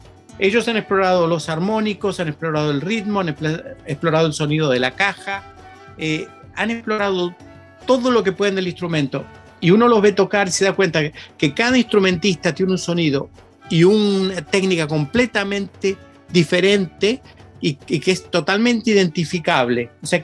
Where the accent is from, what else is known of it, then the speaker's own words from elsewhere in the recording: Sydney, New South Wales, Australia; él es de Brisbane, yo soy de Sydney.